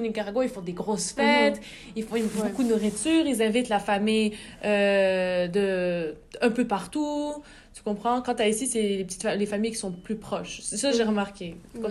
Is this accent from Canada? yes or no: yes; Gatineau, Quebec, Canada; born there; moi je suis née à Gatineau, mais ce qui m'a amenée à Ottawa, c'est vraiment l'étude.